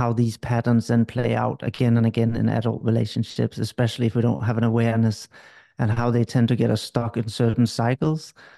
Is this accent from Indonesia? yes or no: no; Denmark; English is a second language; now in United Kingdom; Well, I grew up in Denmark originally, and now I'm based in the United Kingdom.